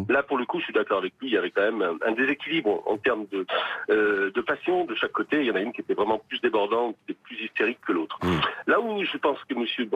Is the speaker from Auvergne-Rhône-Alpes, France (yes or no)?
yes; Lyon, Auvergne-Rhône-Alpes, France; On s'est dit, mais quand même, on a nos places, on est lyonnais.